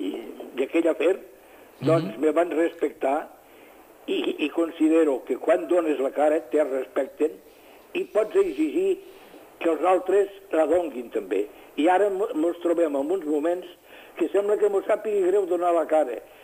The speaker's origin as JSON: {"language": "Catalan", "region": "Catalonia", "country": "Spain"}